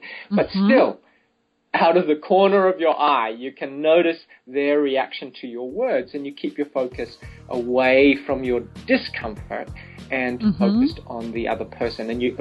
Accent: New Zealand; moved away as an adult; I come from New Zealand. I have to travel 3,000 kilometers before I meet a country that does not speak English as a first language.

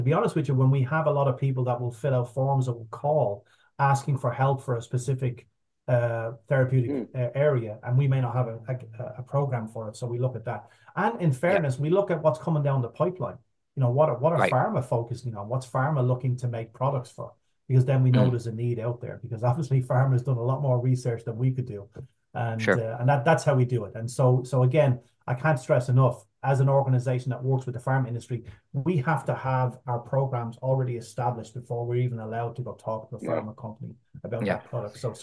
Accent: Ireland; moved away; obviously I'm from Ireland and my parents, all my family's still over there.

